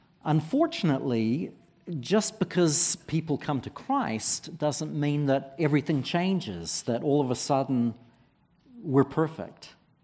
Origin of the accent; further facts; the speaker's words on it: New Zealand; in my home country of New Zealand.